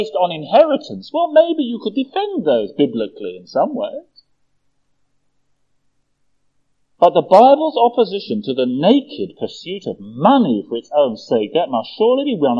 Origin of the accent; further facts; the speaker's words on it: West Ham, London, United Kingdom; the constituency I grew up in London, in West Ham.